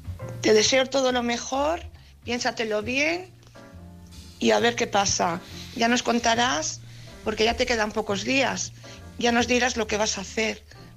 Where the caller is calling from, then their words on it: Valladolid, Castile and León, Spain; de Valladolid.